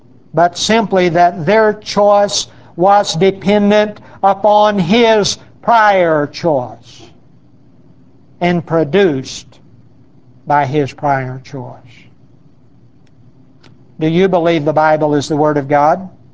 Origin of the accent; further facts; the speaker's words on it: Oklahoma, United States; I was born in Oklahoma City, and I was reared in LaFleur County, so surely you know about count coup.